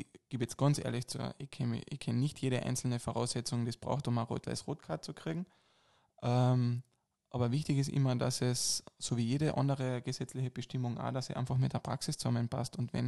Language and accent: German; Carinthia, Austria; Ich komme aus dem Bezirk Feldkirchen.